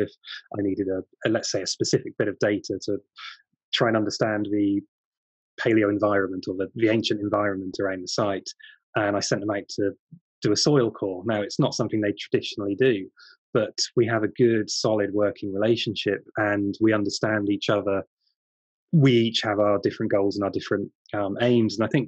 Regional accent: United Kingdom; I like to think as a British archaeologist, I do things very well

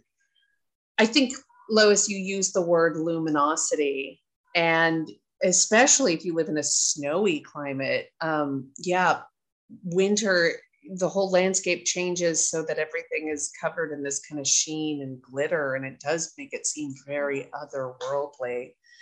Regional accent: California, United States; I'm California born, lived almost always in California

